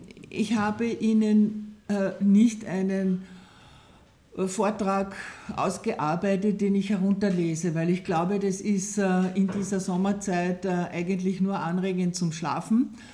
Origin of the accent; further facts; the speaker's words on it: Carinthia, Austria; die Konflikte, die wir erlebt haben, eigentlich sehr hautnah als Kärntner